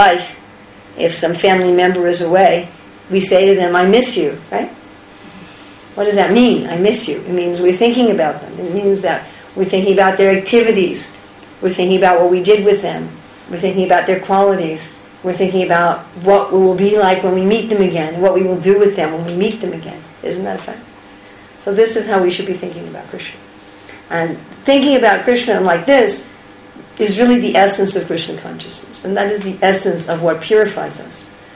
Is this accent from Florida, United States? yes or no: no; New York City, New York, United States; born there; by modern standards, I was born in New York City, so I come from a, you know, civilized background.